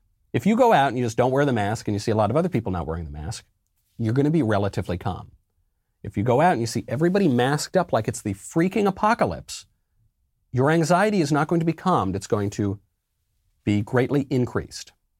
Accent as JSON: {"language": "English", "region": "New York", "country": "United States", "said": "And I'm a New Yorker, so I certainly don't watch the Patriots."}